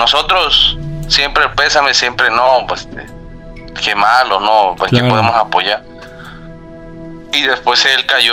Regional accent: Veracruz, Mexico; yo soy de Veracruz y aquí en Veracruz hay muchos nahuales.

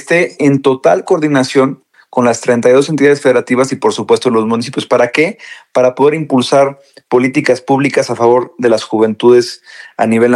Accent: Quintana Roo, Mexico; soy uno de los senadores más jóvenes del país, a mis 30 años estoy llegando aquí al Senado de la República, vengo del estado de Quintana Roo.

